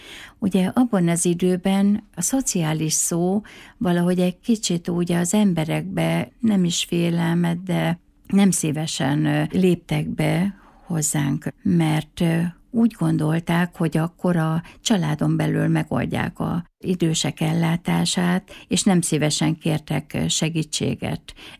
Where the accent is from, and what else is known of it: Jász-Nagykun-Szolnok, Hungary; born there; now in Miskolc, Hungary